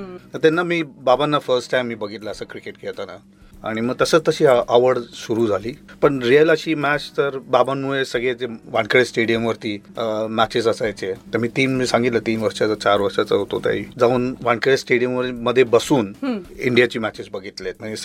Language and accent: Marathi; Mumbai, Maharashtra, India; माझा जन्म भेंडी बाजारात झालाय, जिथे मुस्लिम पॉप्युलेशन जास्त होती आणि आम्ही फक्त 3 की 4 हिंदू फॅमिली होती त्यावेळी.